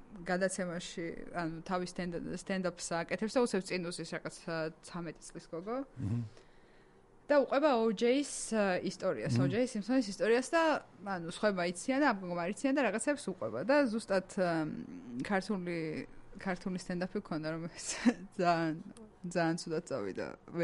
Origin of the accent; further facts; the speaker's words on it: Abkhazia, Georgia; აფხაზეთიდან ვარ და რაღაცა